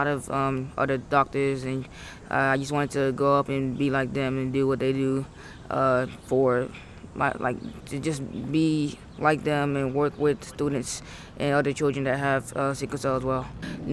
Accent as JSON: {"language": "English", "town": "Washington", "region": "District of Columbia", "country": "United States", "also_born_or_lived": "Lagos, Nigeria", "said": "I am from Washington, D.C., even though I was born in Lagos, Nigeria"}